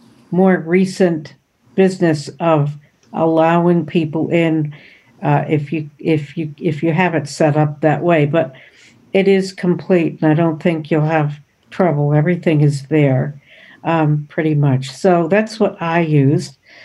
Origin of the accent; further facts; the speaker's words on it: Shelton, Connecticut, United States; I'm from Shelton, Connecticut.